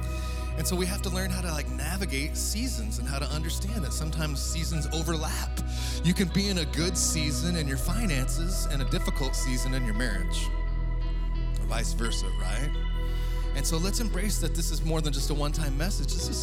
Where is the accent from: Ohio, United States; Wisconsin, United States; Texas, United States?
Texas, United States; now in Northeast Kansas, United States; We came from South Texas, where there were just two seasons, hot and slightly less hot.